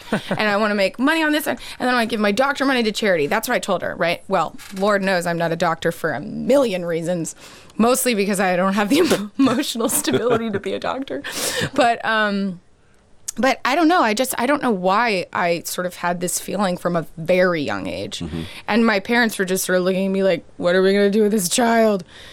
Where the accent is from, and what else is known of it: Jackson, Tennessee, United States; born or raised there